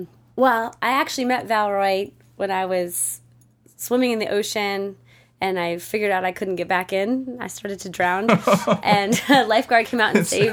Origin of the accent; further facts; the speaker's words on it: Colorado, United States; I'm from Colorado, so I don't really know anything about the ocean.